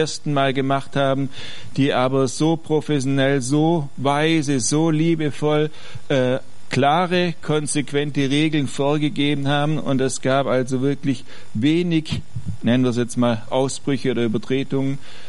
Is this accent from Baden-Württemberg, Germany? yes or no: yes; Ravensburg, Baden-Württemberg, Germany; Auf jeden Fall nehmt Grüße nach Ravensburg mit, gell, wenn ihr wieder in eure neue, meine alte Heimat fahrt, ans Oberschwäbische.